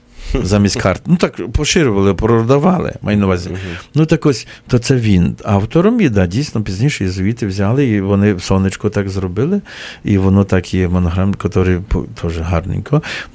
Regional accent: Podillia, Ukraine; ми подоляни, ми з Поділля, чи вінничани називаємося

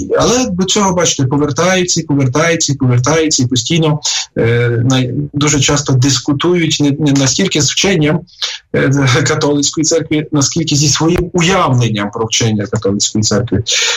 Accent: Zakarpattia Oblast, Ukraine; у нас, наприклад, я походжу з Закарпаття.

